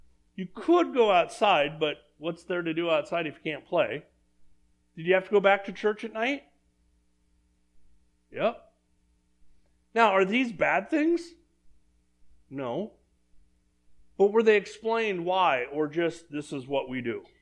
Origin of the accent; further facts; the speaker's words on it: California, United States; we went to Christian school growing up in Southern California.